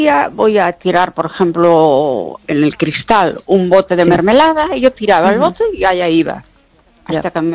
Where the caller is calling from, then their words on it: Ourense, Galicia, Spain; de Orense.